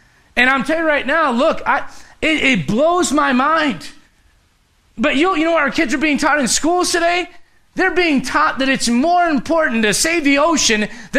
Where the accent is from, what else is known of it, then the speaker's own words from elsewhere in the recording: Puerto Rico; I know I came from Puerto Rico